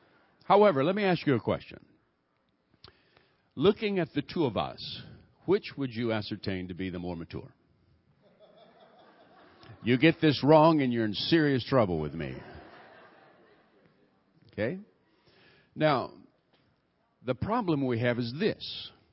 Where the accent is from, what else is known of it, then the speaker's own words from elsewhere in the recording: Mobile, Alabama, United States; It just absolutely amuses me when people who hear I was raised in Mobile, Alabama, accuse me of being a racist.